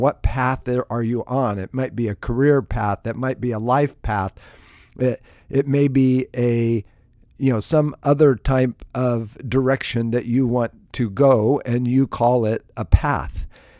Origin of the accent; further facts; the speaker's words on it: Alaska, United States; I think of my childhood, and I grew up in Alaska, and the path in the woods and through the mountains